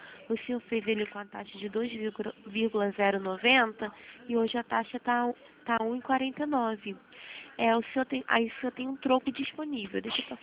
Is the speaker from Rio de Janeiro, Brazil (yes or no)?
yes; Nova Iguaçu, Rio de Janeiro, Brazil; Eu sou de Nova Iguaçu.